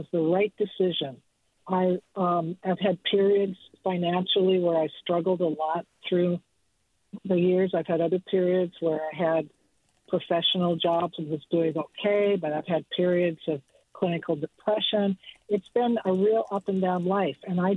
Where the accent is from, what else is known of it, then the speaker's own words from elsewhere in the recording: Minnesota, United States; now in Aspen, United States; I was spending some time, a year living out in Aspen, Colorado. I'm originally from Minnesota.